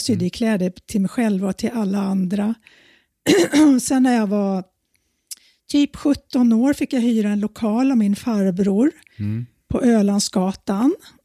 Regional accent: Handen, Stockholm County, Sweden; Jag växte upp ute i Handen, Haninge kommun. Och bodde där till, jag tror det var 1972 flyttade jag in till stan.

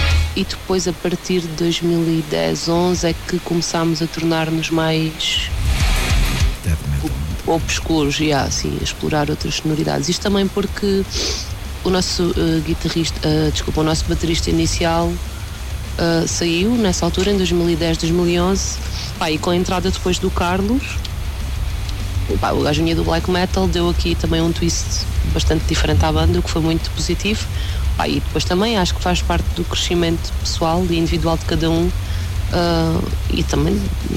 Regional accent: Elvas, Portalegre, Portugal; passaram em Elvas, de onde eu sou.

